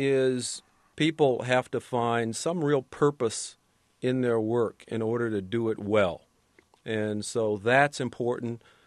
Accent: Los Angeles, California, United States; my background growing up in the Watts community of Los Angeles

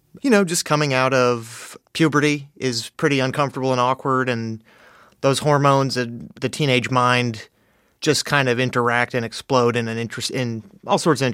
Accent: New York, United States; only by virtue of growing up in New York. I didn't grow up in Los Angeles.

